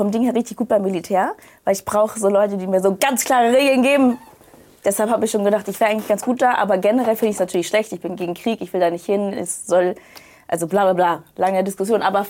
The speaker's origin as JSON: {"language": "German", "region": "Northern Germany", "country": "Germany", "tie": "born or raised there", "also_born_or_lived": "Bad Oldesloe", "said": "Also, erstmal bin ich in Norddeutschland aufgewachsen."}